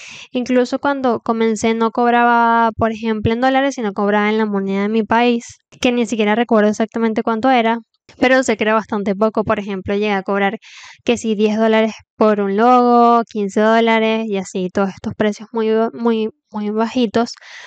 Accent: Venezuela; había una crisis complicada en mi país que es Venezuela.

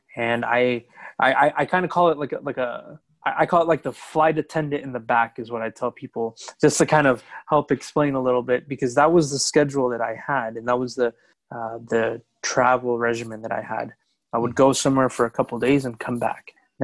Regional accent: New York, United States; now in Phoenix, United States; I'm originally from New York, but I'm in Phoenix right now, and I've kind of had to stay in Phoenix, right, since early 2020.

